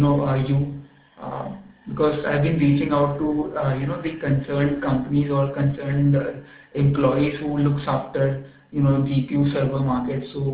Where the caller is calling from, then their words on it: India; I'm calling from India.